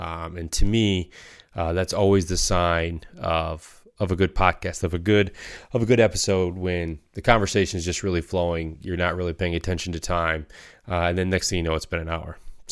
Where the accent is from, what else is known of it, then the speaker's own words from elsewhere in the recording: Michigan, United States; I grew up in Northern Michigan in a, you know, fairly small rural community.